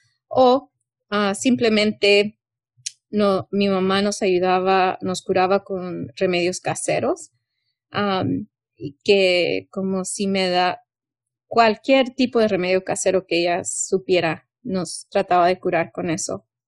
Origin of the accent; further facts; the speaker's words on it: United States; personas como yo, que a pesar de haber nacido y crecido en Estados Unidos